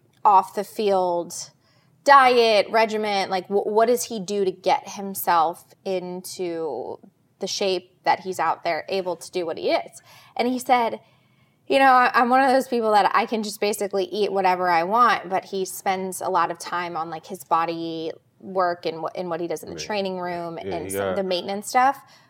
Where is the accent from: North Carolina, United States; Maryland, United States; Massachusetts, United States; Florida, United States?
Maryland, United States; but I'm from Maryland